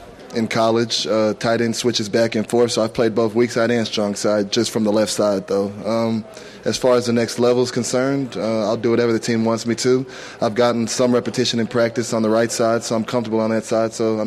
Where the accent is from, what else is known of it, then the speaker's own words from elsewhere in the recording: Texas, United States; Growing up in Texas, man, you got to be a Cowboys or a Texas fan, man.